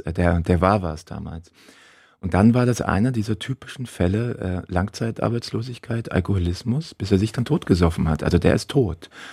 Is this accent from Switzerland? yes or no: no; Halle, Saxony-Anhalt, Germany; ich bin ja in Halle Silberhöhe groß geworden, im Plattenbauviertel. Vielleicht vergleichbar mit Berlin-Marzahn oder Leipzig-Grünau.